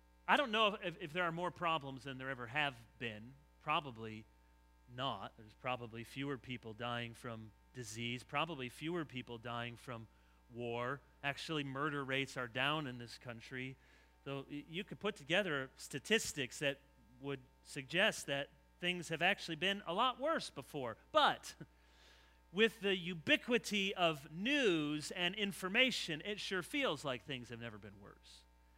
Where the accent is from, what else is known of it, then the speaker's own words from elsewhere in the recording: Michigan, United States; I tried to explain that I was from Michigan and I didn't know better and we were just here to see the city.